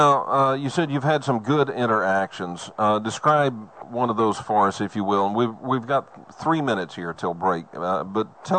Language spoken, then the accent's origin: English; United States; I'm an American. I don't look like I am anything but an American.